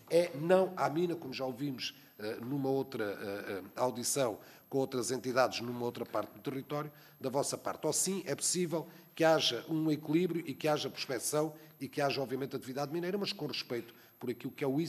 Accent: Alentejo, Portugal; porque sou alentejano, percebo bem o que é a visão de natureza, a visão de preservação

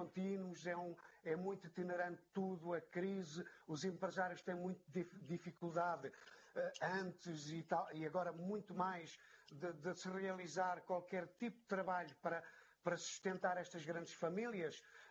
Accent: Portugal; Não somos uma raça, somos portugueses, ouçam-nos.

